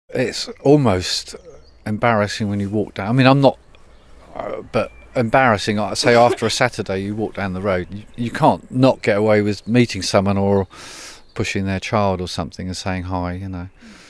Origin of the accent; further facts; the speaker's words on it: Ipswich, East of England, United Kingdom; moved away as an adult; now in London, United Kingdom; I'm originally from Ipswich, lived in London since I was 18, but I've lived in Newham for 30 years.